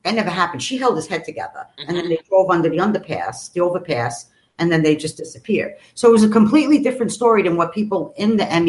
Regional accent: Brooklyn, New York, United States; I know the one that had a really big impact on me, born and raised in Brooklyn. You know, you could see the Statue of Liberty.

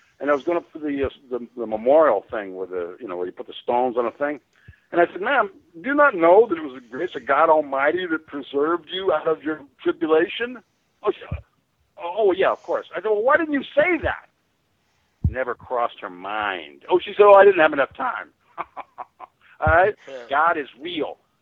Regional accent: Colorado, United States; I didn't know what a Jew was. I was from Colorado. I had no knowledge of what Jew meant.

